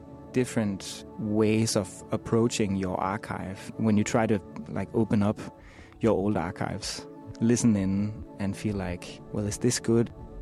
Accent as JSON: {"language": "English", "town": "Copenhagen", "region": "Capital Region of Denmark", "country": "Denmark", "said": "I'm from Copenhagen, Denmark."}